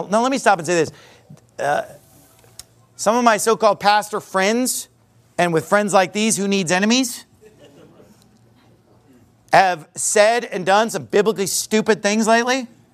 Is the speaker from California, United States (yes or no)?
yes; California, United States; Hang loose, baby. I'm from California, okay?